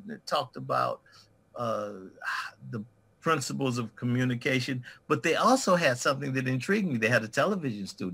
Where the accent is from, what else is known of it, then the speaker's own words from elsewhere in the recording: Cleveland, Ohio, United States; I got involved in dramatics, amateur dramatics in my hometown of Cleveland, Ohio.